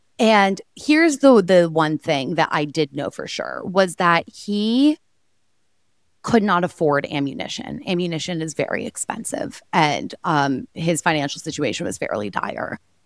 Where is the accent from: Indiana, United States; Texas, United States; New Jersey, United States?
Texas, United States; But, like, I grew up in Texas. My family's very, like, safe and, like, regulated about it.